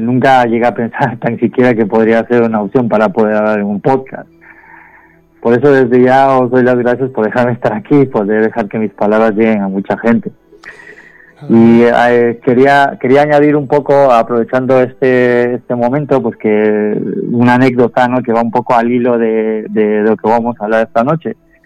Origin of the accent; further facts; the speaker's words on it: Ecuador; moved away; justamente en este mes cumplo 21 años de haber llegado aquí, de mi tierra natal, que es Ecuador.